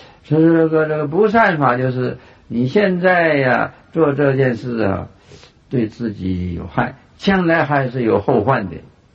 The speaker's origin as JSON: {"language": "Chinese", "country": "China", "said": "对我们中国人的啊影响很大"}